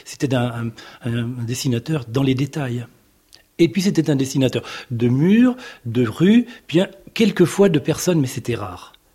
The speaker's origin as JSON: {"language": "French", "town": "Bourges", "region": "Centre-Val de Loire", "country": "France", "tie": "born or raised there", "said": "Quand j'étais petit, j'étais à Bourges. Et quand j'étais petit, c'était dans les années 1960 et quelques. Donc imaginez qu'en 63, j'avais 10 ans."}